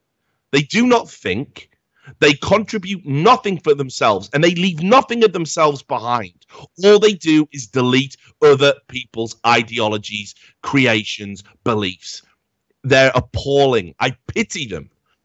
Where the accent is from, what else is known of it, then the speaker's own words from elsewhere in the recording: United Kingdom; when I grew up in the Thatcher-era Britain